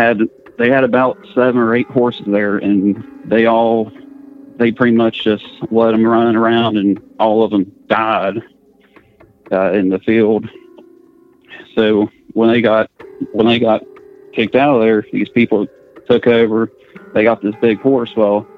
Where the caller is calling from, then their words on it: West Virginia, United States; I'm calling from West Virginia. This happened here.